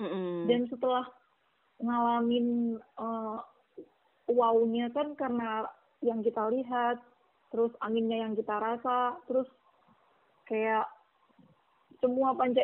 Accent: Semarang, Central Java, Indonesia; also born or lived in Jakarta; now in North Maluku, Indonesia; kalau aku dari kecil tuh kan tinggalnya di Semarang, terus kuliahnya di Jakarta. Jadi beneran yang melulu kota kayak gitu. Terus sekarang tinggalnya di Maluku Utara

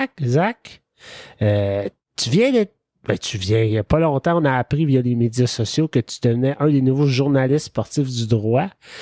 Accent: Saint-Albert, Ontario, Canada; Je me souviens, mon grand-père était abonné. Il vivait à chaque côté de chez nous à Saint-Albert. Puis à tous les jours, j'allais chez lui puis je lisais Le Droit

